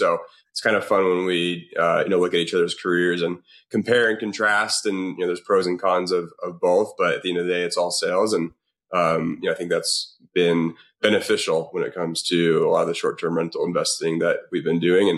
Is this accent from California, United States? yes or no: yes; California, United States; Yeah, I'm from California.